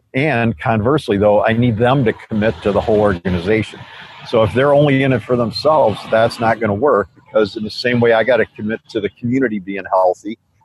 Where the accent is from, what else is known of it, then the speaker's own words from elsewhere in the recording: Chicago, Illinois, United States; I mean, I grew up in Chicago, man.